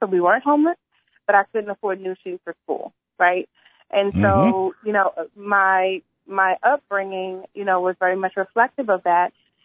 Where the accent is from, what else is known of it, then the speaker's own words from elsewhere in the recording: Arlington, Virginia, United States; So born and raised in Arlington, Virginia, sixth generation, have lived both in D.C. and Maryland, currently reside in Virginia